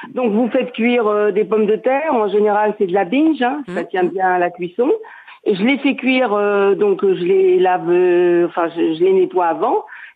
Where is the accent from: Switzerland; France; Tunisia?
Tunisia; ça me rappelle mon enfance en Tunisie où ma mère faisait ça souvent quand elle nous invitait